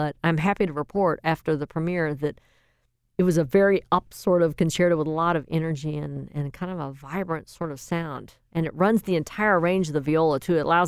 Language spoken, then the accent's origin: English; Atlanta, Georgia, United States; I think also growing up in Atlanta, the daughter of a gentleman who was an artist who was always doing experimental films